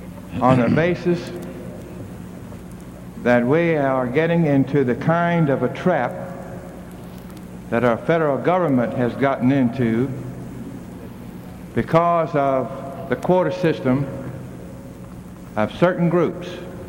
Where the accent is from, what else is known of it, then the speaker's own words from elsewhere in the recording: Mississippi, United States; from Mississippi.